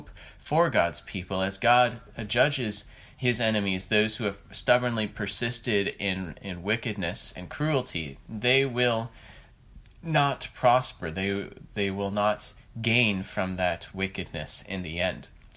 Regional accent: United States; And maybe as an American, I'm, you know, blind to maybe we are there already.

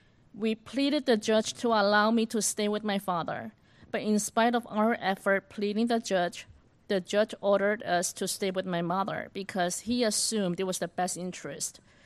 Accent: Hong Kong; I was born in Hong Kong. My maternal grandmother is a devout Christian. All the schools that I attended in Hong Kong were all Christian schools.

